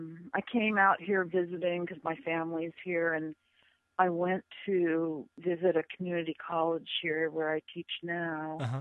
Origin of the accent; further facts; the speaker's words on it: San Diego, California, United States; And it's easier to live in San Diego. But, of course, that might be me because I'm from San Diego.